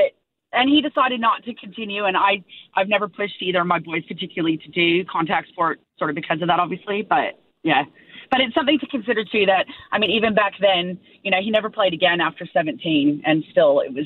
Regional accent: United States; Yeah, so I'm American originally, and my dad played gridiron in high school.

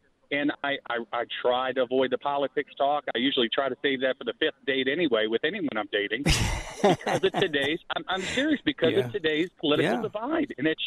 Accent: United States; he is still my president because I'm an American.

